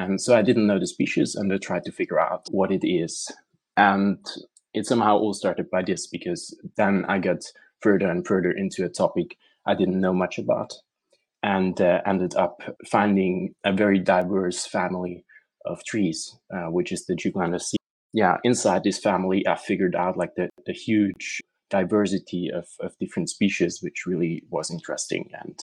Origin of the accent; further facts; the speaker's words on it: Zurich, Switzerland; English is a second language; from Zurich.